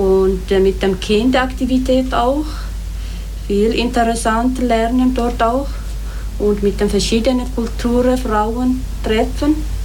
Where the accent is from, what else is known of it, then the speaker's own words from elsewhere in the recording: Asmara, Maekel, Eritrea; German is a second language; now in Munsingen, Germany; Ich komme aus Eritrea. Ich bin in der Stadt Asmara aufgewachsen.